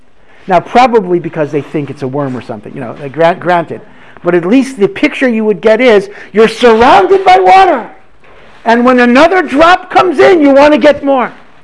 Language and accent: English; Hartford, Connecticut, United States; near my hometown of Hartford, Connecticut.